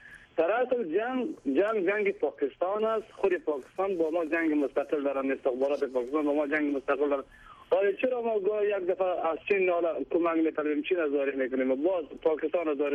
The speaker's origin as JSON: {"language": "Persian", "country": "Afghanistan", "said": "ما افغان هستیم"}